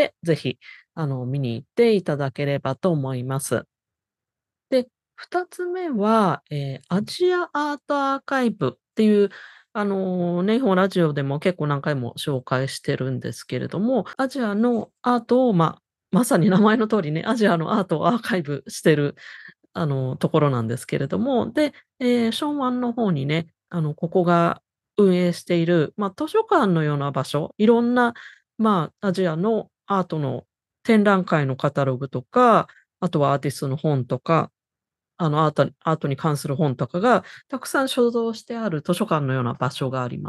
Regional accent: Hong Kong; 私も香港から来ていながら、本当にそういうふうに感じたものだったんですけれども

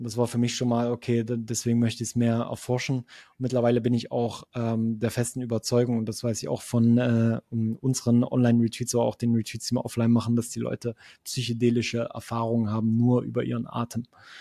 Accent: Berlin, Germany; also born or lived in Leipzig; now in Switzerland; ich komme aus Berlin über Leipzig in die Schweiz

